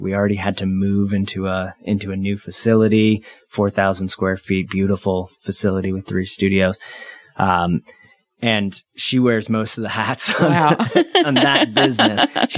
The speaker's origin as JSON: {"language": "English", "region": "New Hampshire", "country": "United States", "tie": "born or raised there", "also_born_or_lived": "New York / California", "said": "So I'm born and raised in New Hampshire."}